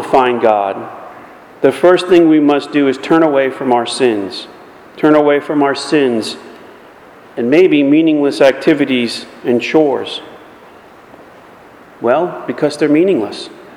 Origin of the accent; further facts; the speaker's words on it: the North, United States; Now, Southerners may not understand this, but I'm from the North. I absolutely love snow.